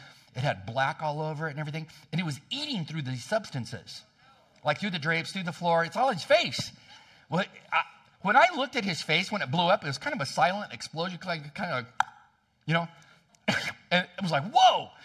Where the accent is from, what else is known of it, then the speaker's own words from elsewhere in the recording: California, United States; I'm from California.